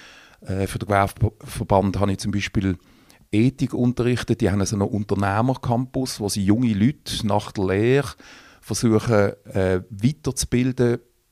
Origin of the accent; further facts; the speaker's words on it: Riehen, Basel-Stadt, Switzerland; now in Basel, Switzerland; Geboren bin ich in Basel, aufgewachsen in Riechen. Und dann eigentlich seit 19 oder 20 wohne ich in Basel